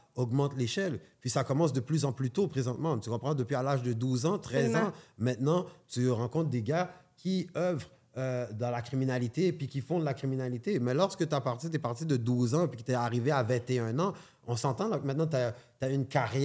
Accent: Rivière-des-Prairies, Quebec, Canada; moi, je suis de Rivière-des-Prairies, mais je ne suis pas dans les gangs de rue.

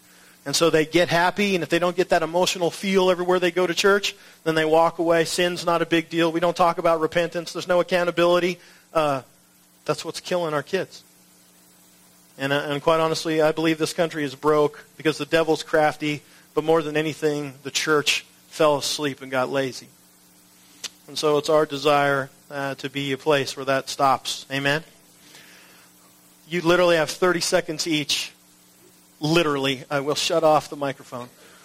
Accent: Canada; now in United States; even though I'm a Canadian.

